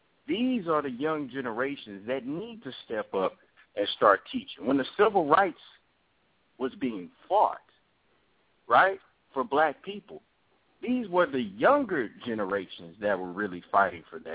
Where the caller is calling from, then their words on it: Houston, Texas, United States; I'm calling from Houston, Texas.